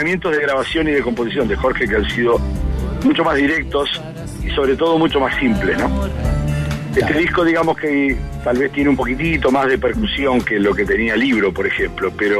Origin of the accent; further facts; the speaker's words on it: Uruguay; now in Chile; yo soy uruguayo, pero llevo casi 20 años en este país